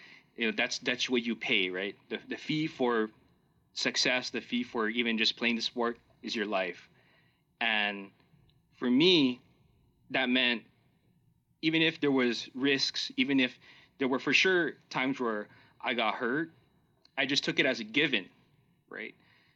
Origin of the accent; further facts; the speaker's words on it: Hawaii, United States; When I was growing up in Hawaii, my father got me interested in playing basketball because he would actually play with his coworkers after work.